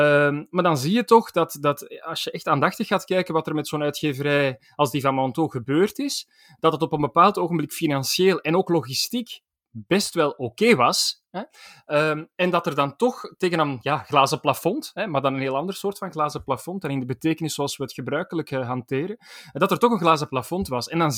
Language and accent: Dutch; Flanders, Belgium; heeft mij als Vlaming tegen wil en dank afgesloten van kennis van een bepaalde traditie